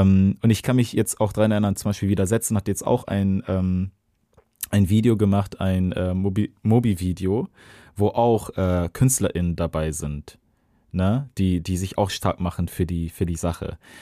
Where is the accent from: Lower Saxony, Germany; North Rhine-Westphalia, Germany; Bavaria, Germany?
Lower Saxony, Germany; Bersenbrück; Aber in Bersenbrück, da wo ich herkomme, eher dörfliche Struktur, 1000 Leute auf der Demo